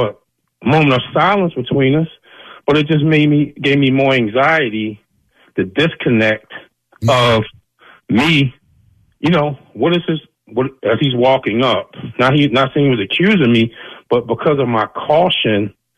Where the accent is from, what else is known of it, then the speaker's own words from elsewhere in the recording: Philadelphia, Pennsylvania, United States; And I'm born and raised in Philly.